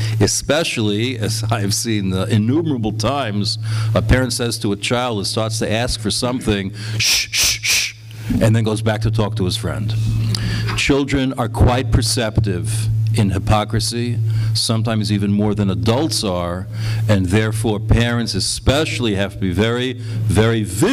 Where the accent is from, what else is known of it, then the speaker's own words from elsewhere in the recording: Muncie, Indiana, United States; I've never been as bothered by this question as others have, perhaps because I grew up in Muncie.